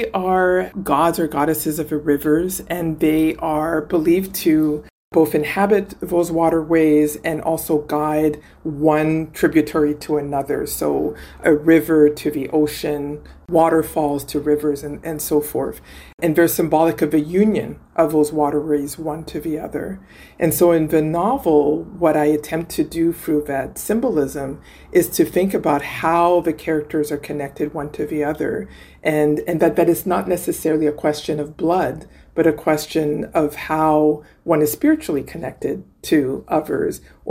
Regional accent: Winnipeg, Manitoba, Canada; also born or lived in Haiti / Quebec; We grew up in Winnipeg. I grew up in Winnipeg.

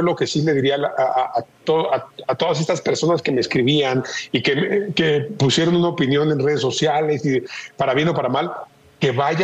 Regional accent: Mexico; now in United States; como todos los mexicanos nos preocupan

